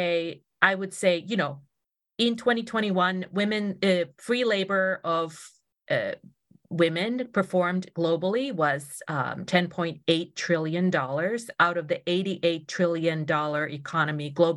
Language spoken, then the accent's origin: English; Finland; I'm from Finland.